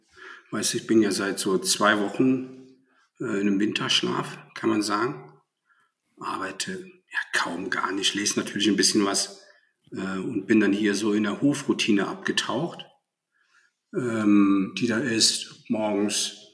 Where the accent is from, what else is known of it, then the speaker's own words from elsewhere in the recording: Rhineland, Germany; moved away as an adult; now in Bavaria, Germany; Geboren und aufgewachsen im Rheinland mit einer spanischen Mutter und mit einem Vater einer rheinischen Frohnatur. Beide leben noch, toi toi toi. Vor 25 Jahren ausgewandert nach Bayern.